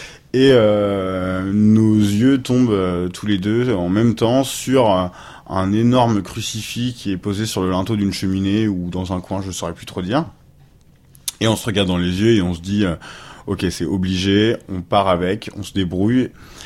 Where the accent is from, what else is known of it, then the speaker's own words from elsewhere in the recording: Le Havre, Normandy, France; now in Rouen, France; j'ai 26 ans, j'habite à Rouen, je suis originaire du Havre. Je reviens donc régulièrement au Havre pour voir des amis